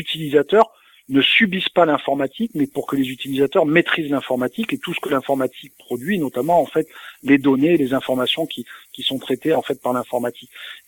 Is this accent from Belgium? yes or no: no; Toulon, Provence-Alpes-Côte d'Azur, France; born there; Moi, vous savez, je suis né à Toulon, ça s'entend peut-être avec mon accent, et je suis profondément attaché à mes racines provinciales